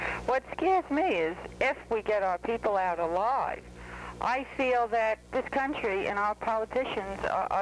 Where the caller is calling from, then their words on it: West Babylon, New York, United States; Good morning, Dennis. I'm from West Babylon, and I'm totally sick over this whole situation.